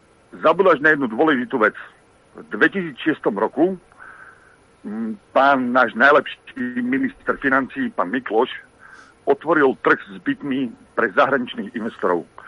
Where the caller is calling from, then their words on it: Žilina Region, Slovakia; U nás na Liptove už mi odbili hodiny, tuším, asi aj u vás dole onedlho, takže pozdravujem všetkých poslucháčov Infovojny